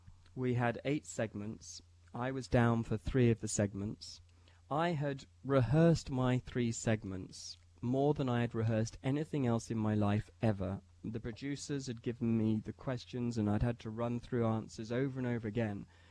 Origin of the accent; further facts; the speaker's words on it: Chicago, Illinois, United States; The accent is, I'm not English. I come from Chicago. I find it quite hard to keep up the English accent for longer than an hour or so.